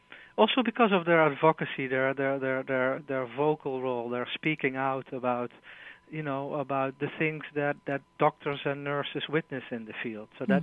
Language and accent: English; Netherlands; Yeah, so I'm originally from Holland